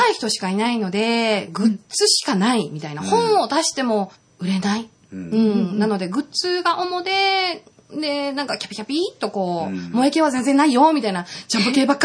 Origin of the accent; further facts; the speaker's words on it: Oita, Japan; also born or lived in Osaka; 地元の大分県の即売会ですね